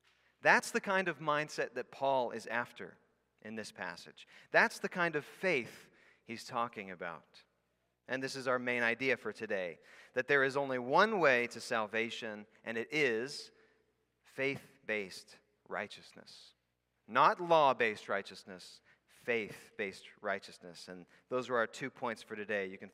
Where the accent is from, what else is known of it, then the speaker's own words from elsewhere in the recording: Ecuador; I grew up in South America, actually. For 10 years, I grew up in Ecuador, South America.